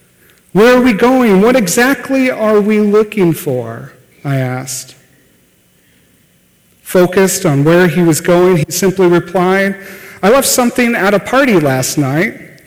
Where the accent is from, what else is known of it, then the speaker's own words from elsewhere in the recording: California, United States; I came from California, my other church had a different problem